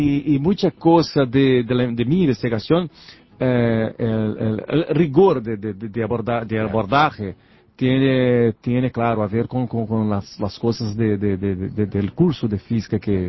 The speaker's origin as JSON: {"language": "Spanish", "town": "Campina Verde", "region": "Minas Gerais", "country": "Brazil", "tie": "born or raised there", "second_language": "Spanish", "said": "En Minas Gerais, en Campina Verde, que es mi ciudad natal, yo empecé niño a aprender guitarra."}